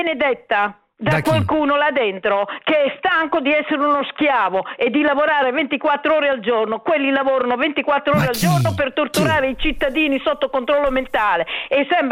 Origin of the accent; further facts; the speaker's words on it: Emilia-Romagna, Italy; io sono dell'Emilia Romagna